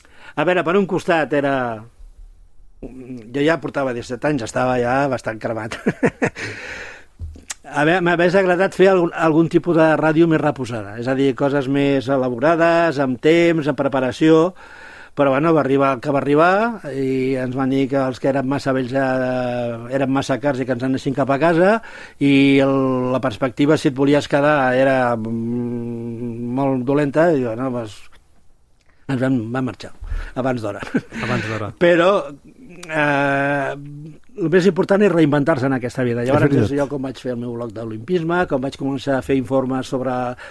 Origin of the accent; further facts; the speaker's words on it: Sant Just Desvern, Catalonia, Spain; Llavors, vaig tenir la gran sort que jo sóc fill de Sant Just.